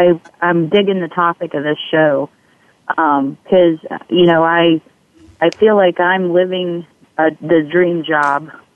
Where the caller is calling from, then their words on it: Kansas City, United States; Hey, guys. I'm calling in from Kansas City.